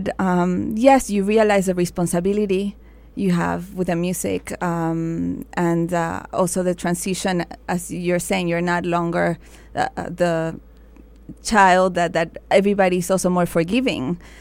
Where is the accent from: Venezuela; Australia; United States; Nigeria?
Venezuela; Caracas, Capital District; There was, but growing up in Caracas, it was also is where I felt I belonged.